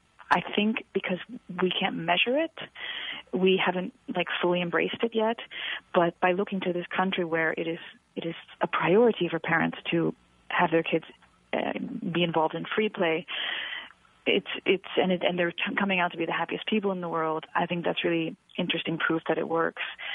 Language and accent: English; United States; Yeah, because it really affected me as an American, and helped me so much that I really wrote it for Americans.